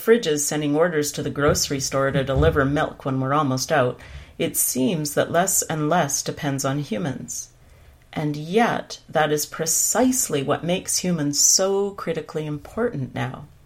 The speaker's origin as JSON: {"language": "English", "town": "Edmonton", "region": "Alberta", "country": "Canada", "tie": "born or raised there", "said": "a big event that's happening here in my hometown of Edmonton this week"}